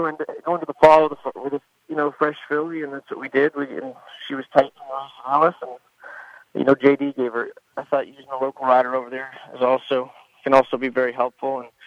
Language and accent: English; Charles Town, West Virginia, United States; Well, I'm from Charlestown originally, and that's